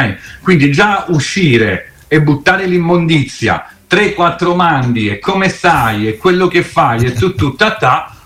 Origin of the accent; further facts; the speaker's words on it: Campania, Italy; Un altro è proprio la mia terra, il Cilento, anche lì appunto patria della dieta mediterranea